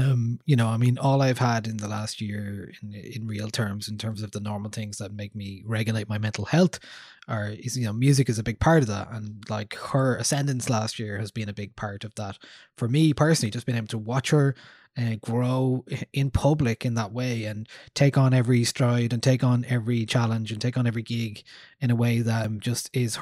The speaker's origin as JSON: {"language": "English", "town": "Newbridge", "region": "Kildare", "country": "Ireland", "said": "just because I'm from Newbridge in Kildare"}